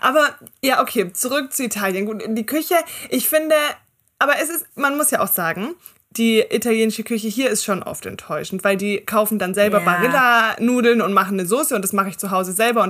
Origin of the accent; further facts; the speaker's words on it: Baden-Württemberg, Germany; Und ich bin Schwabe.